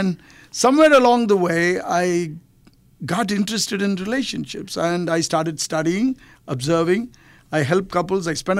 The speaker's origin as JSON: {"language": "English", "country": "India", "tie": "born there", "second_language": "English", "said": "I was born in India, one of seven children to very good Catholic parents."}